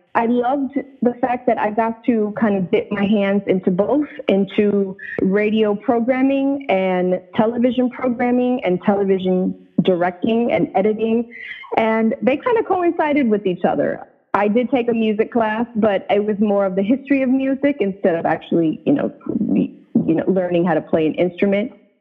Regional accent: New York, United States; And then, you know, as I grew up in New York, I used to listen to Z100 and Hot 97

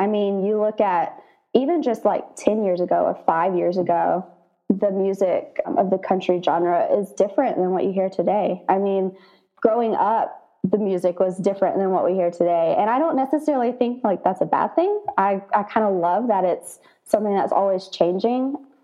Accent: Alabama, United States; And where I grew up in Alabama, they had a string band competition for the FFA program.

